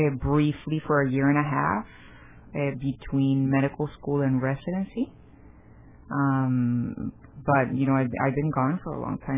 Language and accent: English; Mexicali, Baja California, Mexico; I mean, I'm from Mexicali. Yes, I grew up in Mexicali.